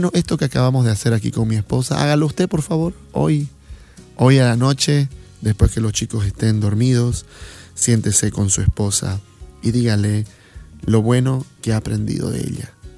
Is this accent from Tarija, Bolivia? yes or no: no; Beni, Bolivia; Yo vengo de un lugar, pues bueno, vengo del Beni, donde se habla fuerte